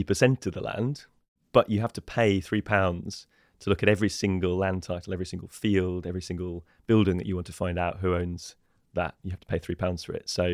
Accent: Newbury, South East England, United Kingdom; I was 10 years old, growing up in Newbury, leafy town in the Home Counties in Berkshire, and I really loved going for walks with my parents in the countryside around to where I grew up.

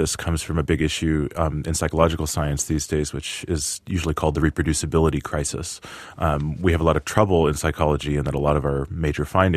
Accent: Boston, Massachusetts, United States; Yeah, I grew up in Boston.

